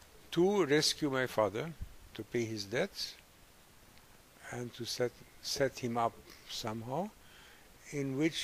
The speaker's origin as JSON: {"language": "English", "region": "Budapest", "country": "Hungary", "tie": "born or raised there", "also_born_or_lived": "Székesfehérvár", "second_language": "English", "said": "I was born in Székesfehérvár in 1926, May 11, 1926. And 3 weeks later, the whole family moves to Budapest."}